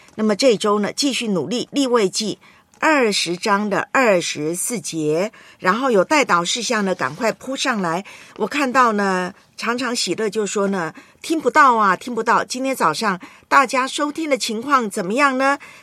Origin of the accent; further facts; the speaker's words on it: Taiwan; 在我的老家台湾叫文旦